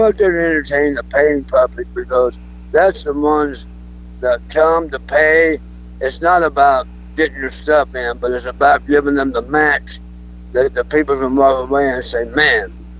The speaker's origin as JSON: {"language": "English", "region": "Ohio", "country": "United States", "tie": "born or raised there", "said": "Yeah, I grew up in Ohio"}